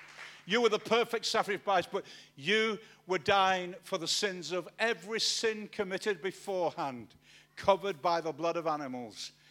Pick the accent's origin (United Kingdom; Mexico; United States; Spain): United Kingdom; Manchester, North West England; You know, when I was a little kid in Manchester, and I was growing up in Manchester